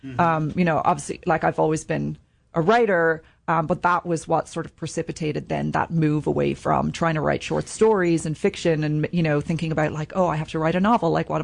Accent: Ireland; moved away as an adult; then I came here and I attended grad school, and I, you know, but now I, like, live here, mm-hmm, and I'm an Irish person.

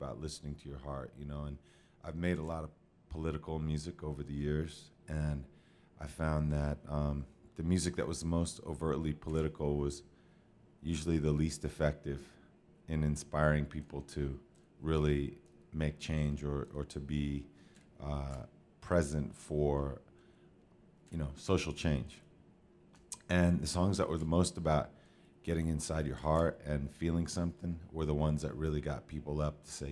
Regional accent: United States; I never thought as an American artist that it was my music to, you know, take on.

